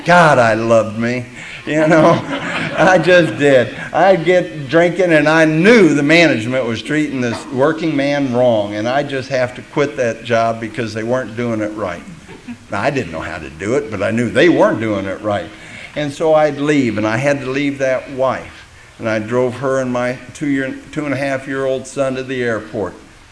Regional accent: Tulsa, Oklahoma, United States; And I'm coming from Oklahoma where, yeah, okay, doesn't that sound like fun, you know? And it was something because I'd never seen this kind of energy before. I lived in Tulsa. I lived on Air Force bases all my life.

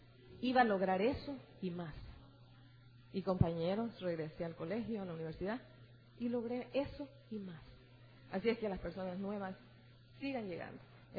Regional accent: El Salvador; Yo soy del Salvador

